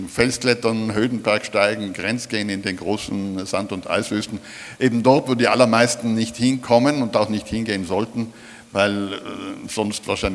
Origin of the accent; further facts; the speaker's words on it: Villnöss, Trentino-Alto Adige, Italy; das Vilnöstal, wo ich groß geworden bin, wo ein paar hundert Bauern lebten und ein paar Handwerker